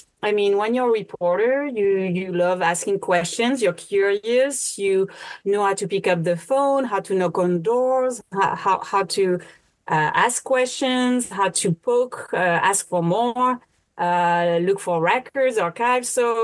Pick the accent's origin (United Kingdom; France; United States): France; Lyon, Auvergne-Rhône-Alpes; first language French; English is a second language; I'm still learning English, but I'm a native. So I'm French. I was born in France, grew up in Lyon.